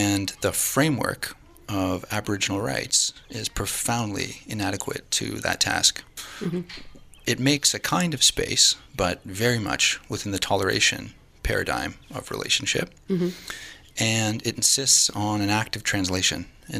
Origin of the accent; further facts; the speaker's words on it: Ontario, Canada; I am from Northern Ontario. I'm from Kuchiching First Nation, but I didn't grow up there.